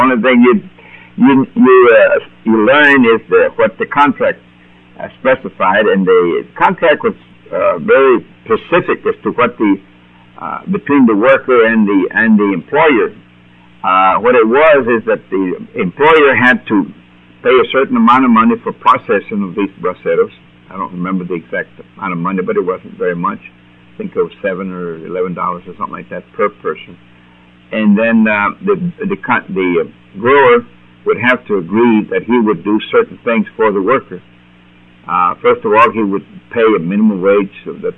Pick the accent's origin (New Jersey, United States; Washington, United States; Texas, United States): Texas, United States; Alice; I grew up in Alice and graduated from high school there in 1944.